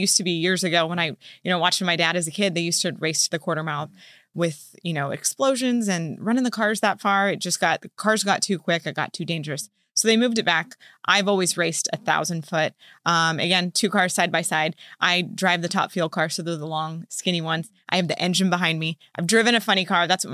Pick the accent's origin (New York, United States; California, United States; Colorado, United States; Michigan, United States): California, United States; Yorba Linda; Growing up, I born and raised in Yorba Linda. I'm still there.